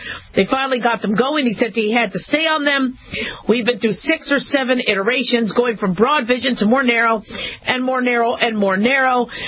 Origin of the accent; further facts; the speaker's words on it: Las Vegas, Nevada, United States; Well, I'm from Las Vegas, and Las Vegas has been in the news a lot